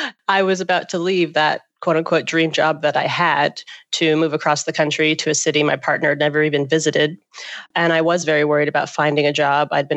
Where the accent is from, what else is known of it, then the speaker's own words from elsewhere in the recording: Atlanta, Georgia, United States; now in Seattle, United States; I grew up in Atlanta and I'm so over cars.